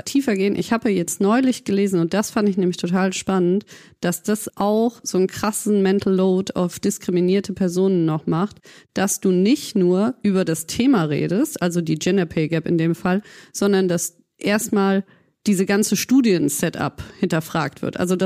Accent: Bonn, North Rhine-Westphalia, Germany; Ich messe das halt an den Botschaftskindern in Bonn-Bad Godesberg, mit denen ich groß geworden bin.

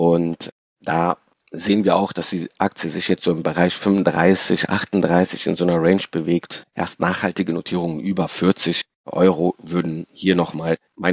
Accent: Rhineland, Germany; Die Kohle, sage ich als Rheinländer, ist auf jeden Fall da.

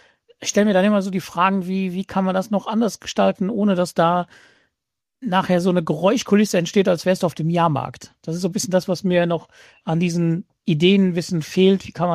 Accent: Luxembourg; also ich komme jetzt aus dem Land Luxemburg, da hatten wir schon in Ende der 90er Jahren hatten wir schon diese Ticketmaschinen beim Bäcker

